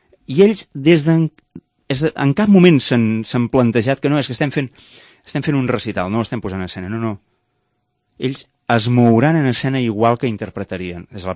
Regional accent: Reus, Catalonia, Spain; com a reusenc, m'encantaria poder-ho compartir amb tots els reusencs

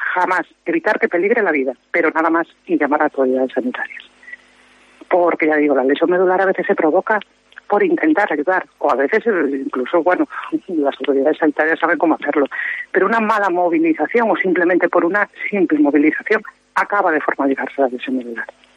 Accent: Galicia, Spain; Y aquí como gallegos, pues utilizar el oficial de Galicia, sentidiño.

